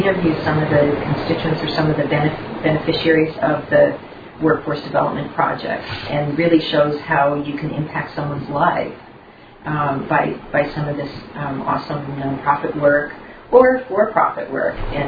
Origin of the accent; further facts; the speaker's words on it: Vermont, United States; And I'm from Vermont. That's correct. Yeah, I've been practicing law in Vermont since 1989.